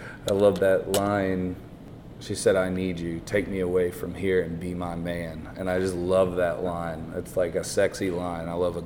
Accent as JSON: {"language": "English", "region": "Florida", "country": "United States", "tie": "born or raised there", "said": "I grew up in Florida, and I started playing the bar scene when I was 10 years old"}